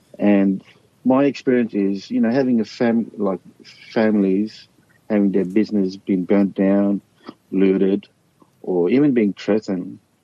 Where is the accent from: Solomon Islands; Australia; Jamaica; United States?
Solomon Islands; I grew up back in the Solomon Islands, and I knew the people there.